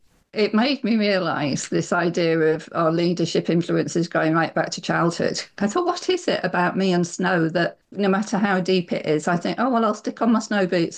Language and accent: English; Blackpool, North West England, United Kingdom; And I grew up in Blackpool, so it hardly ever snows. I think it snowed 3 times throughout my childhood.